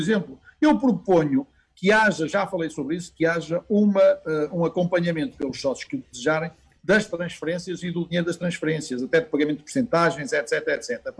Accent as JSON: {"language": "Portuguese", "town": "Porto", "region": "Norte", "country": "Portugal", "tie": "born or raised there", "said": "Quando era miúdo no Porto"}